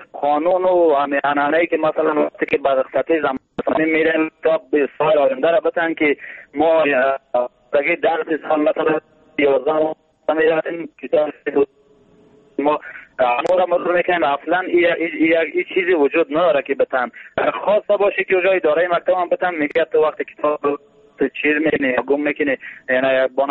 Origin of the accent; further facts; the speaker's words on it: Badakhshan, Afghanistan; در مناطقی که مثلا ما خدم از بدخشان هستم زندگی میکنیم